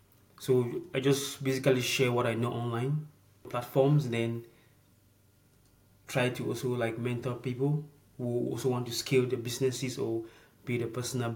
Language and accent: English; Cameroon; now in Ireland; Right now, I live in Ireland. Yeah, so, but originally I'm from Cameroon. So yeah, so I moved over to Ireland